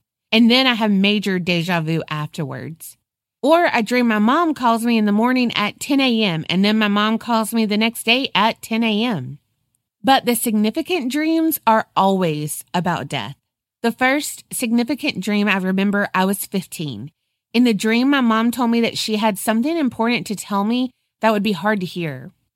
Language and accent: English; Texas, United States; now in Tennessee, United States; I'm a Texan who's transplanted to Tennessee.